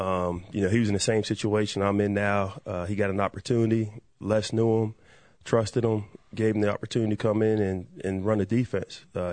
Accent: Pittsburgh, Pennsylvania, United States; now in Minnesota, United States; So it was tough because I grew up in Pittsburgh. You know, I'm still a Steelers fan, but I'm just happy just to have a job in Minnesota.

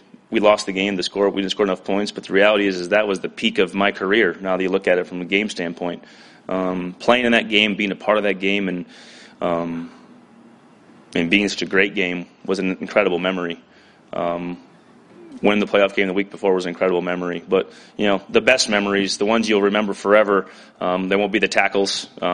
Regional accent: Iowa, United States; also born or lived in South Dakota; I grew up in South Dakota to Iowa to here

